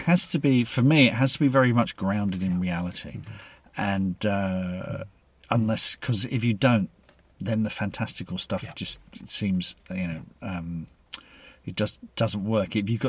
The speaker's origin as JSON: {"language": "English", "region": "London", "country": "United Kingdom", "tie": "born or raised there", "also_born_or_lived": "Surrey", "accent": "Cockney", "said": "I grew up in London, working class family. My wife knows when I speak to my family on the phone because I turn into a Cockney geezer again. But then we moved to Surrey"}